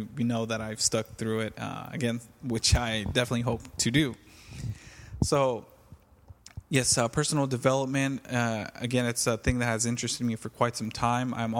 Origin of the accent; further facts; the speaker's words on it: California, United States; Where the heck am I from? I am from California. I reside in Santa Clara, California, which is close to San Jose.